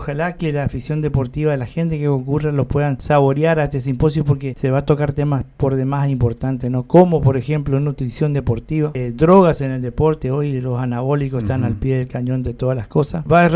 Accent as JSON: {"language": "Spanish", "country": "Argentina", "said": "Porque como argentino estoy un poquito indignado a llevar esta final a Europa."}